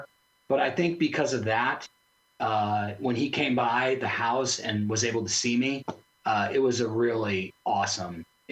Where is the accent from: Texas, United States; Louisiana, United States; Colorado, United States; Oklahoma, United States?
Colorado, United States; Aurora; I grew up in Aurora and went to Smoky Hill High School, and his daughters went to our high school.